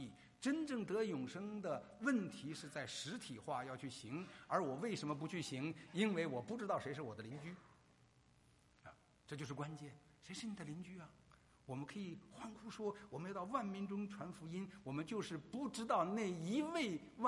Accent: Hong Kong; 他是从大陆来，我是香港的

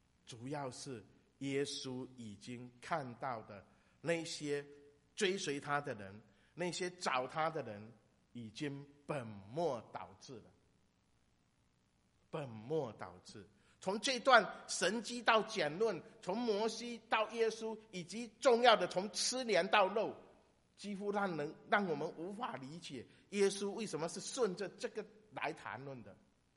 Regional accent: China; 所以他们看我是中国人就跑来问我说

